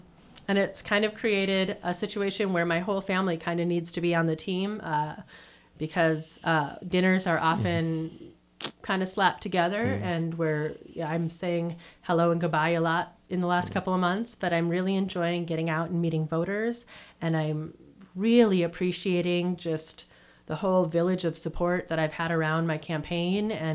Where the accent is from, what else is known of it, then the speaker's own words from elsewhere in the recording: Wisconsin, United States; I grew up in Wisconsin, so I grew up in a rural area, a very small community north of Milwaukee.